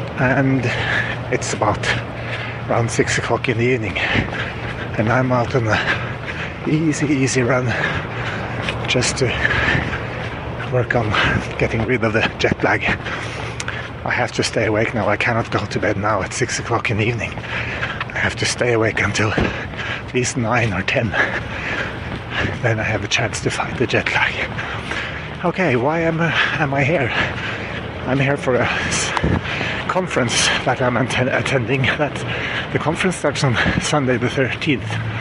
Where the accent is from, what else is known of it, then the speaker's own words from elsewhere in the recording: Norway; English is a second language; I am from Norway, and I live in Norway, just outside Oslo.